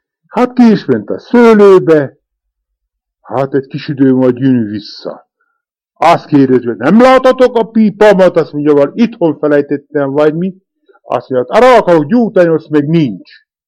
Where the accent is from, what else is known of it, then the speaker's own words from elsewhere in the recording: Jablonca, Košice Region, Slovakia; Jablonzán születtem, 1908. május 24-én. Azóta Jablonzán is lakom.